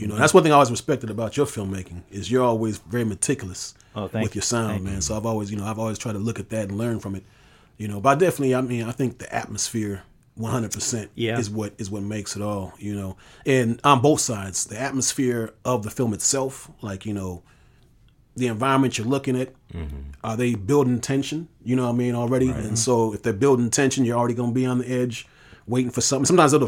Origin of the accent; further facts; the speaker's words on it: Illinois, United States; like I said, I was from Illinois.